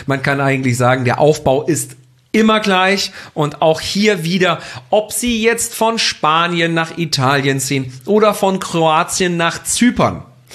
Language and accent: German; Switzerland; wie man es bei uns in der Schweiz, ja, sagen wir Kantone zu.